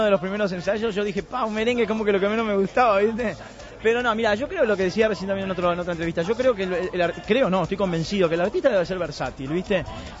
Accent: Uruguay; además cantar en Uruguay, en mi país

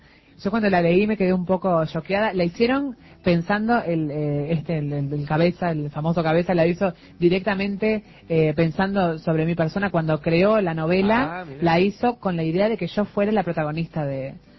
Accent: Uruguay; nosotros como creativos uruguayos tenemos, los creativos suficientes

